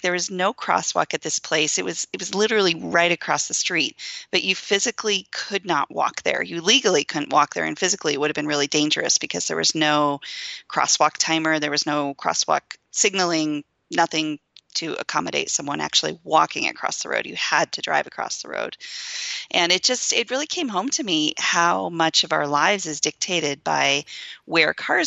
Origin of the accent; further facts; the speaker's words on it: Montana, United States; I'm originally from Montana, so upstate New Yorkers don't call where we lived upstate